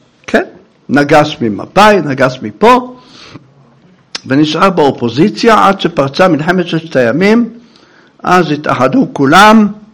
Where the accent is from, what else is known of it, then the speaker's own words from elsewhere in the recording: Jerusalem, Jerusalem District, Israel; born there; כל שבת יש לנו צרות פה בגאולה, עוברים מכוניות. ואיזה היו עוברים מכוניות? אני גר שם, אני נולדתי שם.